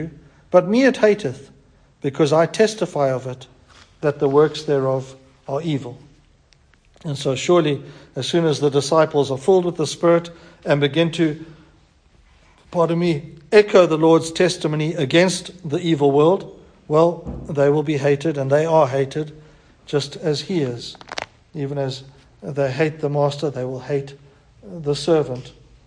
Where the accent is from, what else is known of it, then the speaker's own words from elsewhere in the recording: Harare, Zimbabwe; now in Perth, Australia; When we immigrated from Harare to Perth, by all accounts that I could research, Harare at the time was in the bottom 10 cities on earth in terms of its facilities.